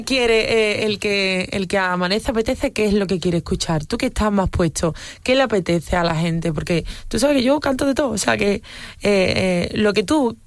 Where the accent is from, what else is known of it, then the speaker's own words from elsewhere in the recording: Huelva, Andalusia, Spain; pues yo soy de Huelva, desde luego, y por donde quiera que voy defendiendo mi tierra.